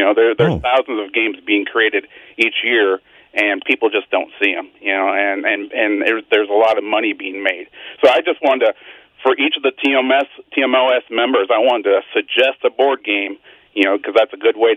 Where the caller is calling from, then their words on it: Marengo, Iowa, United States; from Marengo, Iowa, ….